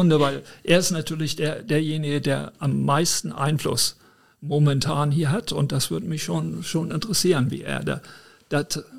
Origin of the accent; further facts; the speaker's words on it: Germany; ich bin ja aufgewachsen in Zeiten des Kalten Krieges, als auch Deutschland noch ein sehr autoritärer Staat war.